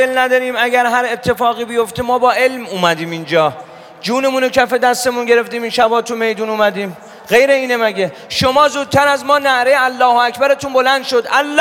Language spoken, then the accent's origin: Persian; Iran; ما مردم ایرانیم. مردم ایران این روزا یه حرف بیشتر ندارن.